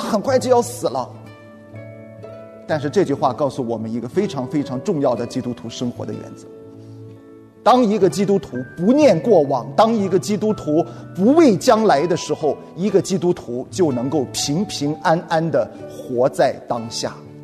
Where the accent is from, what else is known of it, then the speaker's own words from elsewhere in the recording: China; 你知道我们中国人过年的时候特别忌讳这个死字儿